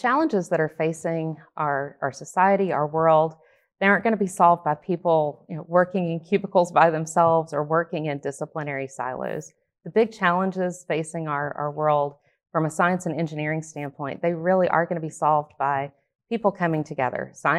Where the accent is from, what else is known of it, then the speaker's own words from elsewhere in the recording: Ashland, Kentucky, United States; I'm originally from Ashland, Kentucky, small town in northeast corner of Kentucky.